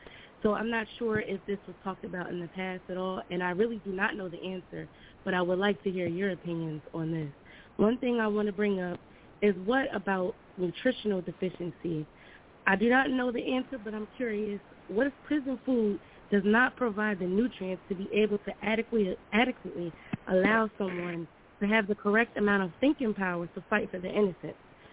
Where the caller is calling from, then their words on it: New Jersey, United States; I'm calling from Jersey.